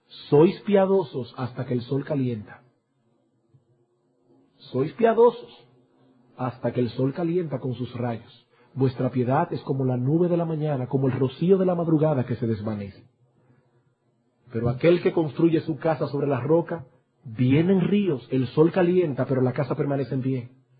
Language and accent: Spanish; San Juan de la Maguana, San Juan, Dominican Republic; Yo recuerdo allá en mi pueblo, en San Juan de la Maguana, que uno se levantaba en ciertas épocas del año por la mañana